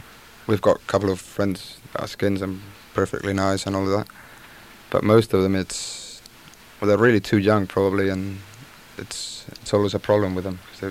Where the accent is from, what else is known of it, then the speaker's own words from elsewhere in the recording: Madrid, Community of Madrid, Spain; English is a second language; And outside of Madrid, I'm from Madrid.